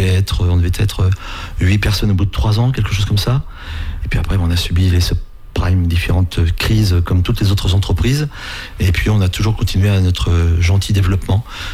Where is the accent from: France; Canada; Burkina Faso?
France; Nouvelle-Aquitaine; je suis originaire de la Vienne, mais depuis 35 ans en Vendée.